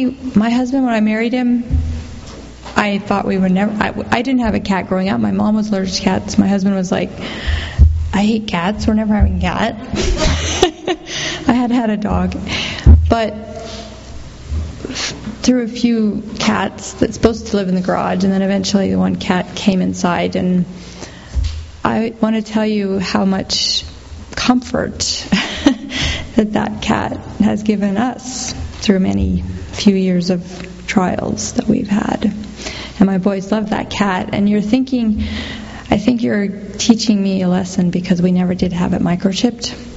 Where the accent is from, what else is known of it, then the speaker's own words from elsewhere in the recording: United States; I am so thankful that as an American, I got to see a bald eagle today.